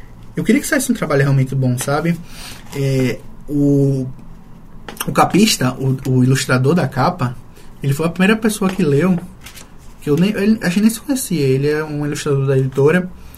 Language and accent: Portuguese; Natal, Rio Grande do Norte, Brazil; eu sou nordestino, eu sou de Natal